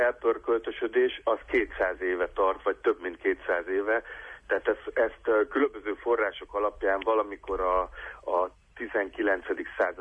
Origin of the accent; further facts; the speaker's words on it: Szentes, Csongrád-Csanád, Hungary; Hát ahol én fölnőttem Szentesen, ez általában a sertésláb volt, tehát a köröm.